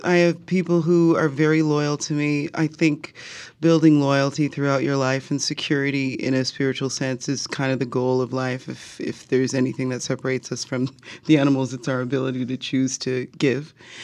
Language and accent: English; Canada; I mean, I'm Canadian, so I have a different system under which I live